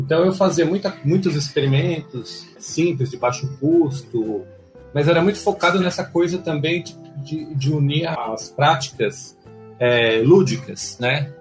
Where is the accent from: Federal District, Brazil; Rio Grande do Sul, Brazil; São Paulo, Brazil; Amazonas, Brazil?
São Paulo, Brazil; eu sou de São Paulo, né? Capital, da periferia, na verdade, né? E hoje trabalho numa unidade da USP que também fica na periferia, na Zona Leste.